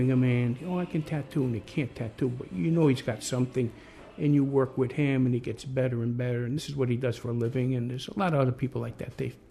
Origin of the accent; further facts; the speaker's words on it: Hartford, Connecticut, United States; born there; Well, I was born in Hartford.